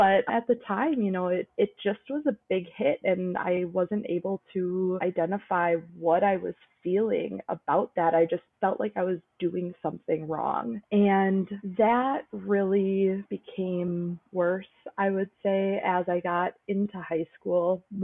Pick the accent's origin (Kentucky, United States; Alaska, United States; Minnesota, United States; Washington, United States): Minnesota, United States; Inver Grove Heights; now in Eau Claire, United States; I grew up in Minnesota in Invergrove Heights.